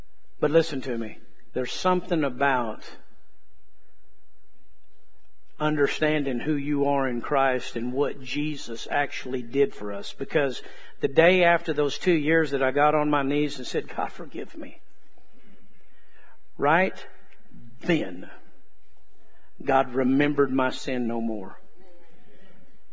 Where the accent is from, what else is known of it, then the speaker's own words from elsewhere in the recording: Texas, United States; accent: Texas; And he understands my Texas accent.